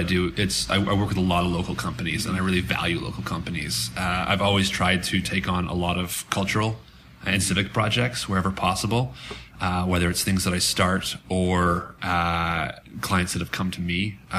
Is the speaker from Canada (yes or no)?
yes; Canada; but again, as a Canadian.